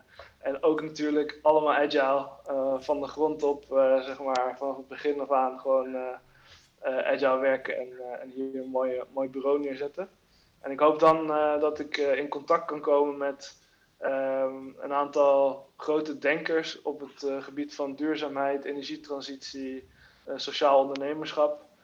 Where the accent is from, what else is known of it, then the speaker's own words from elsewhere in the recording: Curaçao; een agency op Curaçao, waar ik vandaan kom.